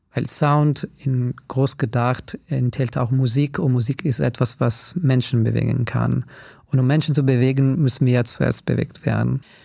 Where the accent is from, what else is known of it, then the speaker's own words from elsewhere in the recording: Italy; German is a second language; moved away as an adult; now in Germany; Ich komme aus Italien, aus einem kleinen Dorf. Dort bin ich geboren und groß geworden.